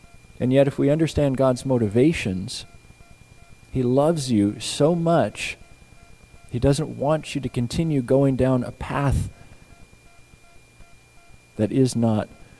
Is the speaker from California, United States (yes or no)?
no; Washington, United States; also born or lived in Idaho; I grew up in the Palouse over eastern Washington, northwest Idaho there. A lot of farmland.